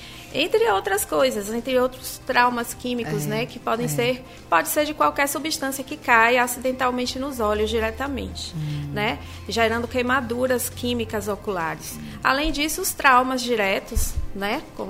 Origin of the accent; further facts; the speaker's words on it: Northeast Region, Brazil; somos nordestinos, aqui tem sol o ano inteiro